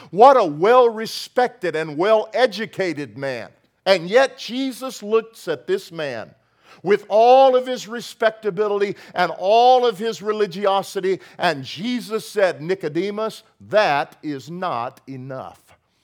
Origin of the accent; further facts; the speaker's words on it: Wichita Falls, Texas, United States; Now, I grew up in Texas. And I grew up in a little town called Wichita Falls, and it was right in the middle of what they call Tornado Alley.